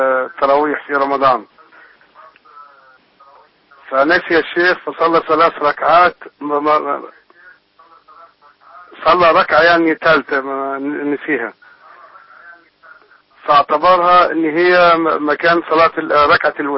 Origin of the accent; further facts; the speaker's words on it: Itay El Barud, Beheira, Egypt; أنا من البحيرة من إيتان البارود.